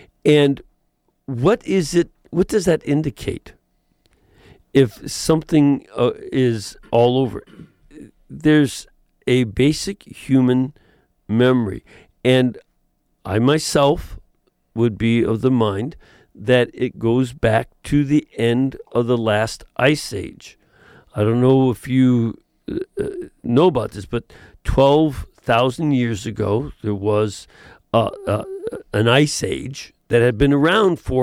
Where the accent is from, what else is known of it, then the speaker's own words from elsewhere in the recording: Chicago, Illinois, United States; think about Chicago, my hometown.